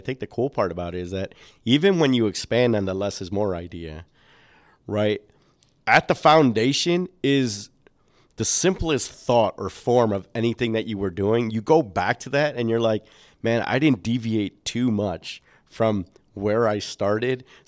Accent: Chicago, Illinois, United States; so born and raised in Chicago and spending a lot of time in Illinois

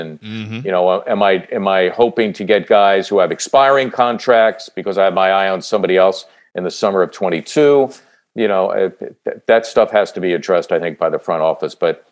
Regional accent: Philadelphia, Pennsylvania, United States; as a kid growing up in Northeast Philly, who rooted for the Sixers from the time that I was 8 or 9 years old

